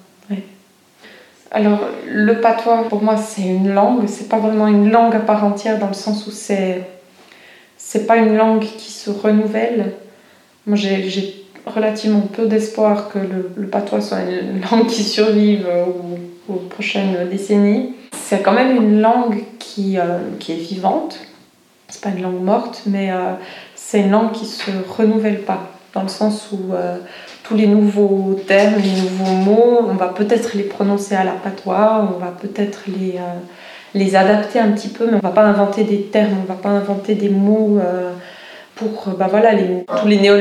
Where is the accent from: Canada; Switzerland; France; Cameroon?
Switzerland; Valais; Je viens des Valais, où j'ai grandi. Ensuite, j'ai fait mes études à l'université de Neuchâtel. Et maintenant, j'habite de nouveau à Évalais. Alors, je parle couramment le français.